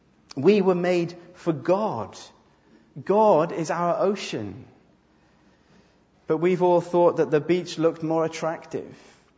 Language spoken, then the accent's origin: English; Wales, United Kingdom; I'm Welsh and daffodils are kind of our national flower